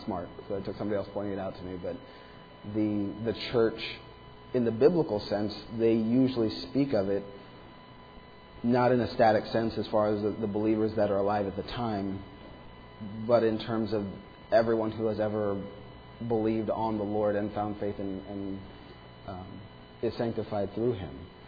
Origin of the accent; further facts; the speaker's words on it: United States; And sorry, I grew up here, born and raised in America.